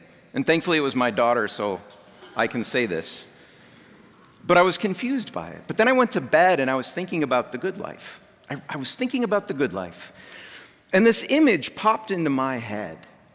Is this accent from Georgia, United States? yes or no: no; St. Louis, Missouri, United States; I grew up in St. Louis. I met my wife in St. Louis. We're both from St. Louis.